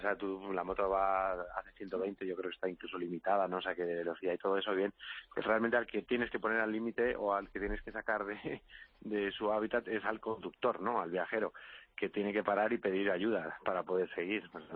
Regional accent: Madrid, Community of Madrid, Spain; era aterrizar en España y entrar, yo soy de Madrid

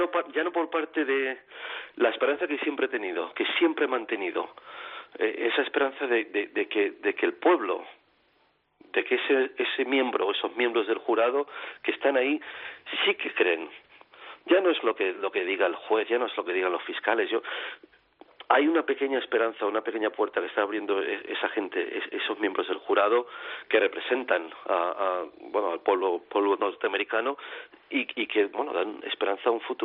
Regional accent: Spain; soy español, fui el primer español y europeo en salir del corredor de la muerte

